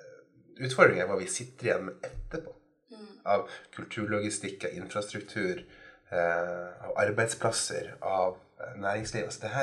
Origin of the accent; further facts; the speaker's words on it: Innlandet, Norway; Og akkurat på Hedmarken der jeg kommer ifra, så var det her, så jeg blir glad når jeg hører dansebanen.